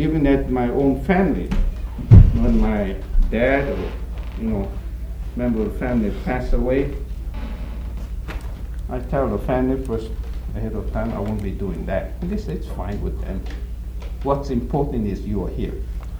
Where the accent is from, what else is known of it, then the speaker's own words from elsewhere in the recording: Hawaii, United States; I came from Hawaii, right? Born in Hawaii.